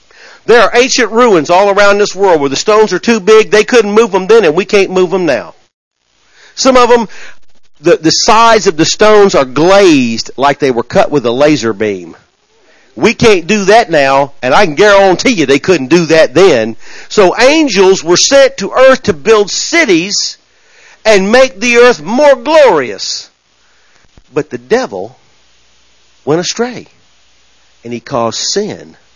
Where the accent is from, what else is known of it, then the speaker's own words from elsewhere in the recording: Tennessee, United States; Hey, I'm from Tennessee.